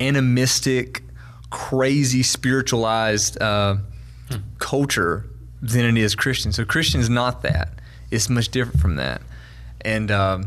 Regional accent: the South, United States; No, actually, believe it or not, I am from the South.

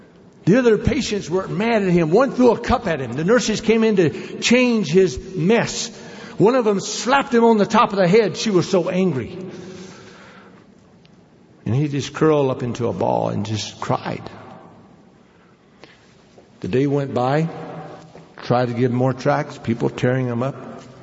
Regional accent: United States; they were so upset that I was there as an American.

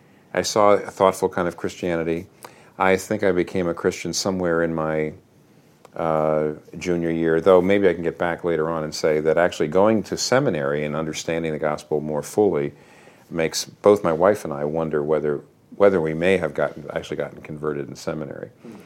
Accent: Pennsylvania, United States; Well, I was raised in Pennsylvania in a middle-class home.

